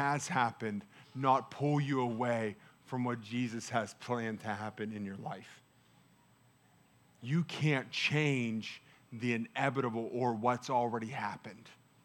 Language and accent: English; Pittsburgh, Pennsylvania, United States; I'm from Pittsburgh, so we make words sound exactly the same.